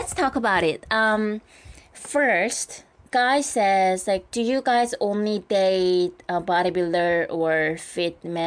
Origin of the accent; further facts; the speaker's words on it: South Korea; English is a second language; I am from Korea.